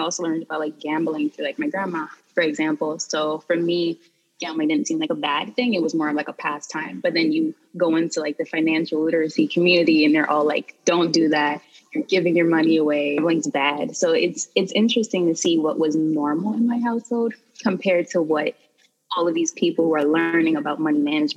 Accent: Bronx, New York, United States; I grew up in the Bronx and I'm still located in the Bronx.

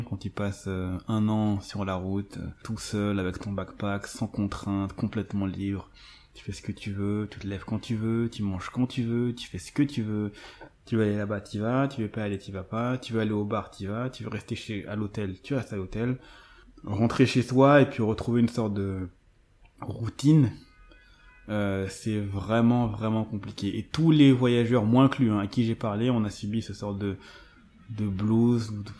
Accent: France; on me demande tu viens d'où, donc quand j'ai dit France, on ne me croit pas

